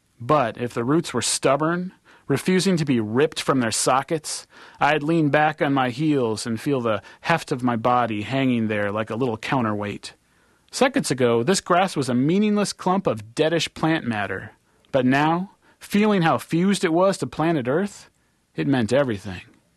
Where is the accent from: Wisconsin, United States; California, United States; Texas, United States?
Wisconsin, United States; Eau Claire; I grew up on Eau Claire's west side, across the street from a big empty lot.